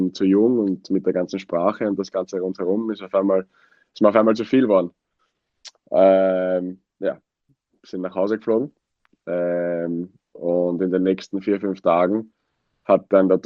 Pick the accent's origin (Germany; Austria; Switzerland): Austria; Wiener Neustadt, Lower Austria; born there; Niederösterreicher, kein Wiener.